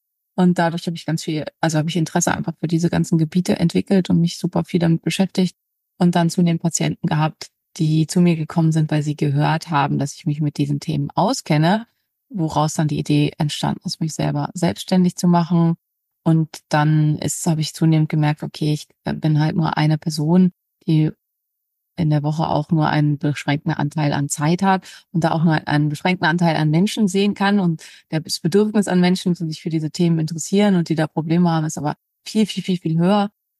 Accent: Berlin, Germany; Also ich bin Ärztin. Ich bin aus Berlin.

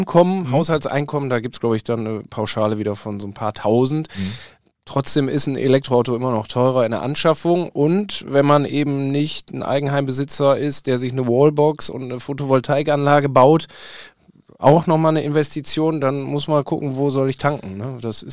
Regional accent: Rheine, North Rhine-Westphalia, Germany; in meiner Heimatstadt Rheine zum Beispiel schon seit 100 Jahren gefühlt dazugehört

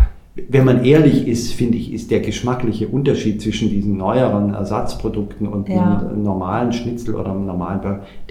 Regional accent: Baden-Württemberg, Germany; Also ich komme ja aus Schwaben, aus Süddeutschland, wo man Wurstspezialitäten verschiedenster Art genießt.

